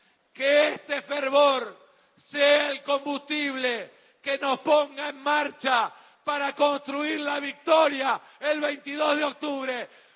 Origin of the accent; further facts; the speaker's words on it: Buenos Aires Province, Argentina; con el orgullo de saber como bonaerense que soy, como nacido en el conurbano que soy